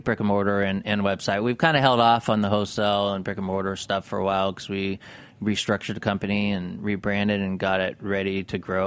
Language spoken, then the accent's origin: English; Mammoth, California, United States; I grew up in Mammoth